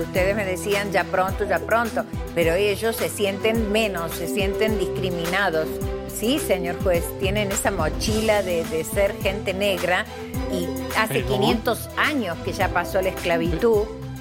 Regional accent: Argentina; also born or lived in Miami; now in Las Vegas, United States; Soy argentina, pero viví en Miami y ahora vivo en Las Vegas.

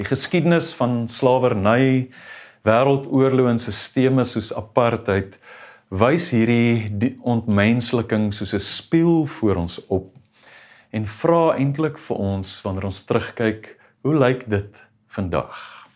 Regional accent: Brakpan, Gauteng, South Africa; omdat ek baie sensitief is oor ek van Brakpan afkom

